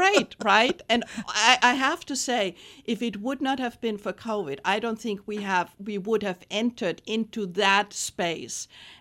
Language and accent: English; Austria; I'm Cuban by marriage only. My husband is Cuban American, but I'm originally from Austria. So I grew up in Austria and I did my MBA there. I grew up in an entrepreneurial family.